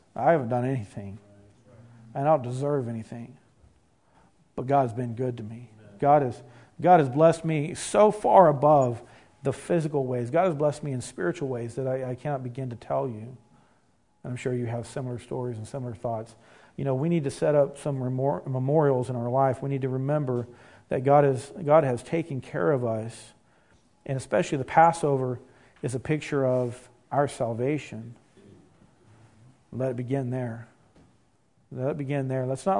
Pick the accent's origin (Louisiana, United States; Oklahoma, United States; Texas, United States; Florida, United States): Oklahoma, United States; Ada; also born or lived in Broken Arrow; I say that I grew up down in Ada, Oklahoma. And because I guess that's where I went lived in my childhood days. But I grew up at Broken Arrow. I moved there when I was 19.